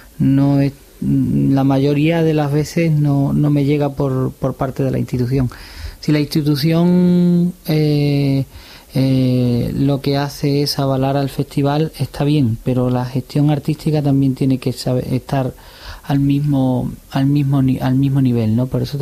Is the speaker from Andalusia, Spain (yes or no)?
no; Extremadura, Spain; yo me siento a gusto, yo me siento cómodo en mi tierra y reconocido